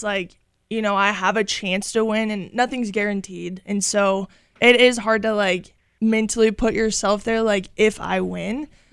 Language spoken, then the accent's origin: English; Missouri, United States; And so since I am from Missouri of the United States of America, I am entered in the North American region